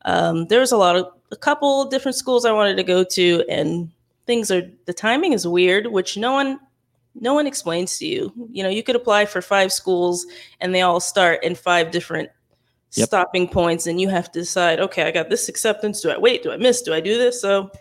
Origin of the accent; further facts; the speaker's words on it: Florida, United States; I'm from South Florida through and through. So pretty much Miami, Fort Lauderdale area.